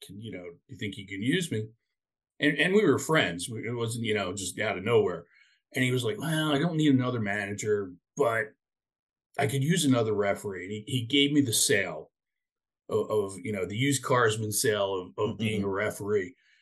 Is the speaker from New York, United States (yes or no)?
no; Philadelphia, Pennsylvania, United States; Growing up in the Philadelphia area, became a huge hockey fan.